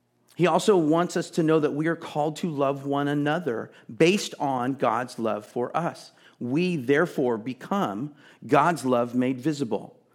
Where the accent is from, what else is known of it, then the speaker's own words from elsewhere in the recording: Texas, United States; I'm from Texas, which isn't really the South, but it's close. We use phrases.